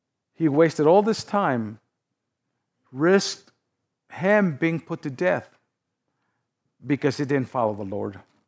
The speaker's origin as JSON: {"language": "English", "region": "Southwest", "country": "United States", "tie": "born or raised there", "said": "Living here in the West, and me growing up in the Southwest, where there's a lot of cattle has to be moved"}